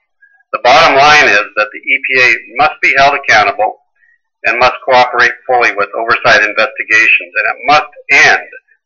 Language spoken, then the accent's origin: English; Washington, United States; my home state of Washington